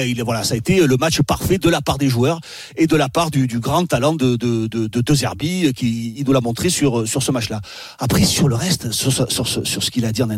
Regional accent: Italy; c'est parce que je suis italien.

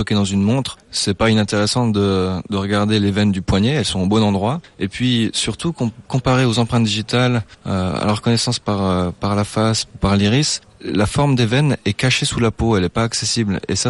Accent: France; Moi, je suis français, donc ça me dérange pas de venir participer à un concours à Paris.

